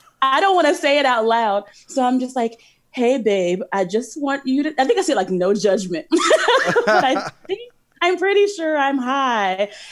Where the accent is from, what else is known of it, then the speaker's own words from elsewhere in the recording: Chicago, Illinois, United States; And I am from Chicago. And if you're from Chicago, you know Garrett's popcorn.